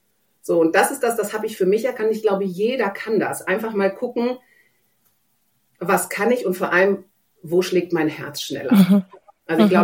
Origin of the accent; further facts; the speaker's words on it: Germany; also born or lived in Cyprus; Ich bin Zypriotin, ich bin Deutsche.